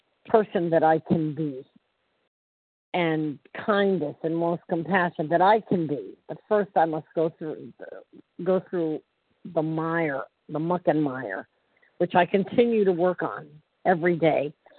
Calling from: Florida, United States; Central Florida.

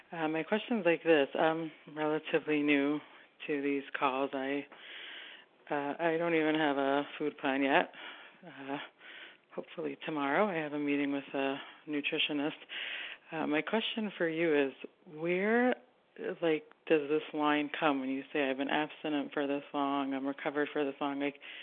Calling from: Ontario, Canada

